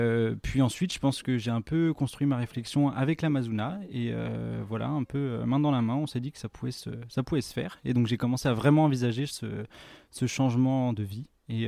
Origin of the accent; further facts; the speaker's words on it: Paris, Île-de-France, France; now in Drôme, France; Moi, je viens de Paris. J'ai toujours grandi à Paris.